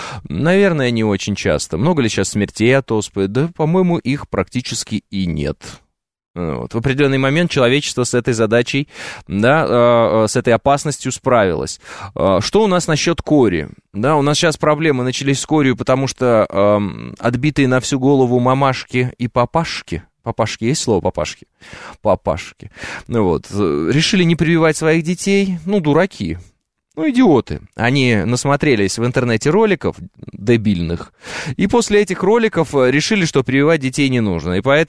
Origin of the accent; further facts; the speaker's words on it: Oral, West Kazakhstan Region, Kazakhstan; Вот я, например, из Уральска родом, да, это Западно-Казахстанская область